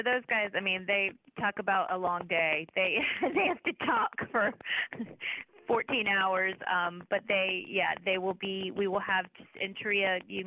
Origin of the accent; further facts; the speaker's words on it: North Carolina, United States; I'm in my dream job because I grew up in North Carolina, so Tobacco Road.